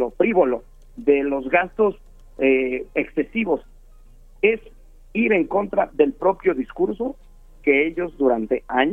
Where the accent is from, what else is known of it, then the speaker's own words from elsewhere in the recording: Mexico; No sé si estamos dimensionando bien como mexicanos